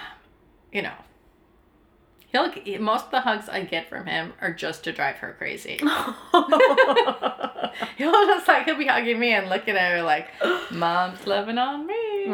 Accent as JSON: {"language": "English", "town": "Twin Cities", "region": "Minnesota", "country": "United States", "tie": "born or raised there", "said": "I grew up in the Twin Cities, but it's more like Westchester, it's houses and yards"}